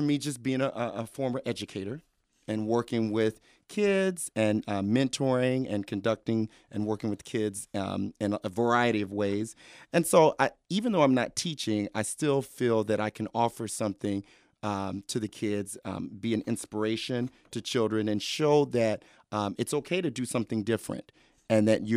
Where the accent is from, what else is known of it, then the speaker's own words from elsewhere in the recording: Southfield, Michigan, United States; So I've learned to do some of the hip hop things just kind of where I grew up in Southfield.